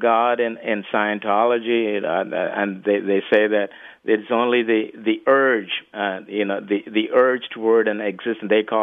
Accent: India; I grew up in India, although I was a third-generation Lutheran back in India

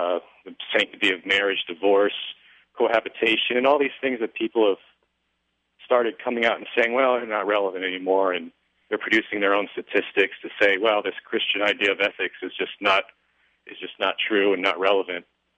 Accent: Marathon, Florida, United States; I'm from the Florida Keys, Marathon, Florida.

